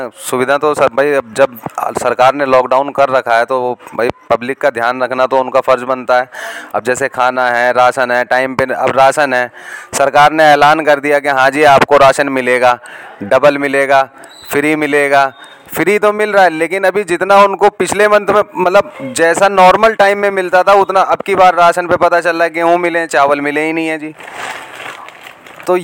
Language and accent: Hindi; Delhi, India; Sir मैं natural Delhi का रहने वाला हूँ, यहीं पे मैं पैदा हुआ बड़ा हुआ, पला पोसा यहीं हुआ हूँ मैं।